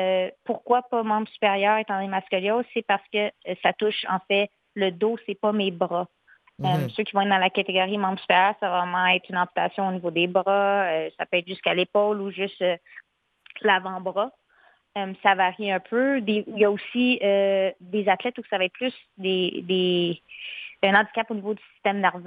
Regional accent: Saint-Sauveur, Quebec, Canada; En fait, moi, je viens de Saint-Sauveur, puis j'ai 20 ans.

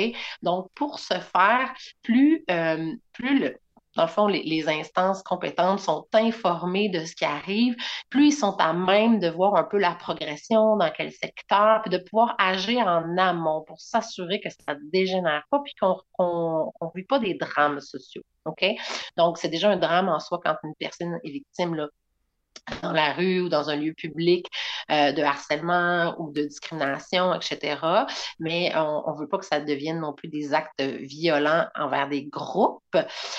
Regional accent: Rimouski, Quebec, Canada; now in Lévis, Canada; Je retourne dans mon patelin.

